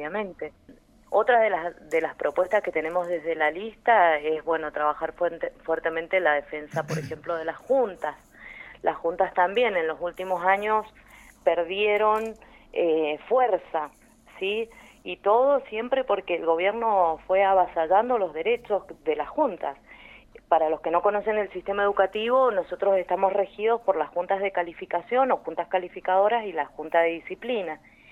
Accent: Malargüe, Mendoza, Argentina; les mando un abrazo enorme a todos los malargüinos, a mi pueblo amado, que obviamente siempre yo estoy con mi pensamiento en el sur de la provincia.

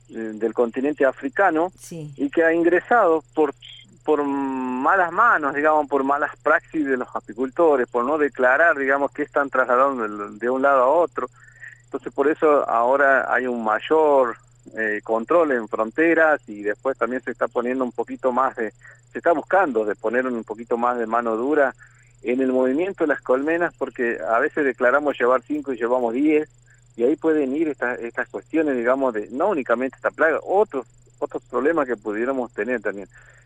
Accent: Argentina; como argentinos

